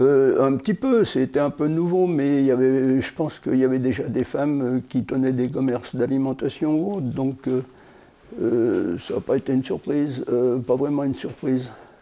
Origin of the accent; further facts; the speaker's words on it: l'Échrenne, Auvergne-Rhône-Alpes, France; Ça fait 79 ans. Je suis né, la maternité est à Aix-les-Bains, mais je suis né à l'Échrenne. J'ai toujours habité à l'Échrenne, donc j'ai pas eu de changement. J'habitais à côté de la rivière, le Chiran, le pont. Notre maison touchait la rivière, le Chiran.